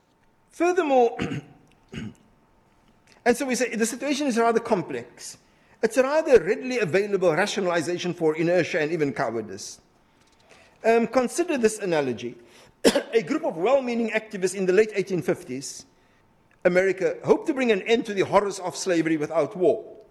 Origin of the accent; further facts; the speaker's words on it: South Africa; I came from South Africa, the ANC.